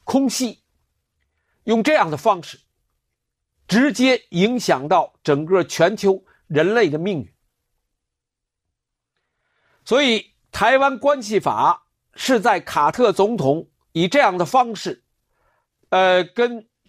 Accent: China; 作为大陆人，我第一次听说的，从来没有听说过

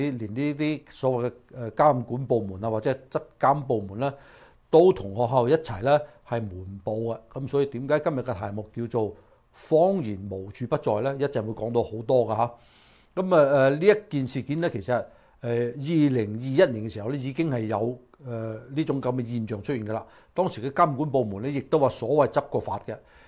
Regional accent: Guangdong, China; 我哋廣東人講話咧叫做食你唔死

